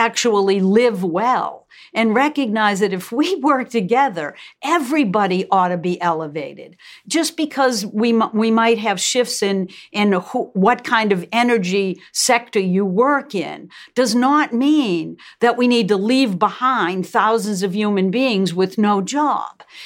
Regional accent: Massachusetts, United States; We're both from Massachusetts.

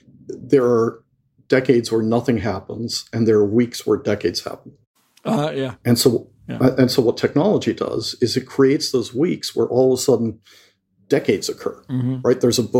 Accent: Mexico; one of the things that pushed me to write this book is I grew up in Mexico

